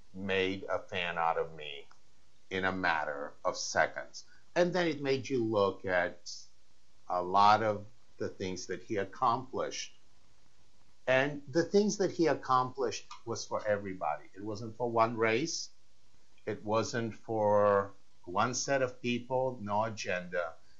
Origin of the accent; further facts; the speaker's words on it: Louisville, Kentucky, United States; And I feel like I grew up in Louisville, Kentucky, so that's my hometown.